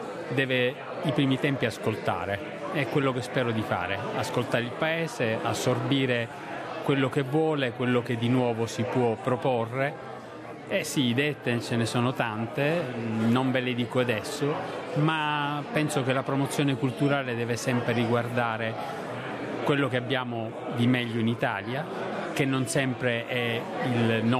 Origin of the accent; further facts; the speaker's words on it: Madrid, Community of Madrid, Spain; Italian is a second language; also born or lived in Brazil / Argentina; now in Australia; Dunque, io vengo da Madrid, Spagna, che mi ha accolto e coccolato tanto, come sicuramente farà anche l'Australia. Ho vissuto anche in altri paesi latinoamericani, ho vissuto per 5 anni in Brasile e 4 anni in Argentina.